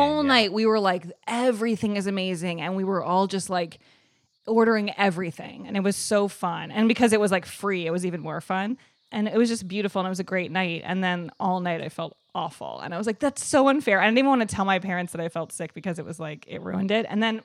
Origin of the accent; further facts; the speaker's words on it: Evanston, Illinois, United States; Evanston, Illinois, right outside of Chicago.